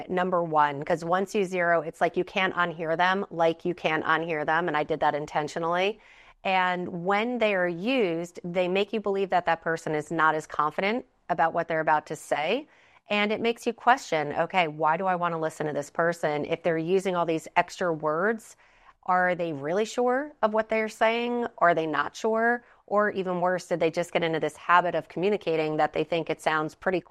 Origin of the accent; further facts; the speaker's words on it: New Jersey, United States; I believe that because we are from New Jersey, the New York, New Jersey area, everybody talks fast.